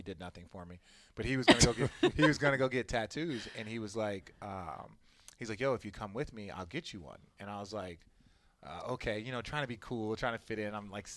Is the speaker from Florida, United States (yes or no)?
no; Arizona, United States; So we grew up in Arizona.